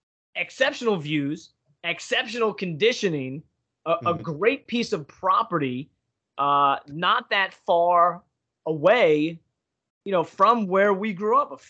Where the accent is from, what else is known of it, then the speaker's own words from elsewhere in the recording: Pennsylvania, United States; And, you know, he finds out I'm from Pennsylvania.